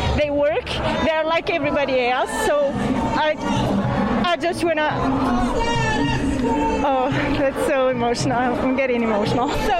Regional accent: Montreal, Quebec, Canada; I'm from Montreal.

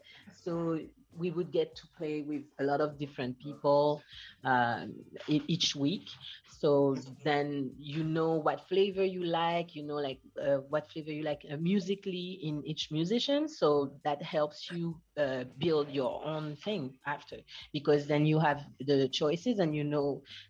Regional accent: Guadeloupe; now in Montreal, Canada; Well, I am an artist from Guadeloupe, based in Montreal. It's been like almost two decades that I've been in Montreal.

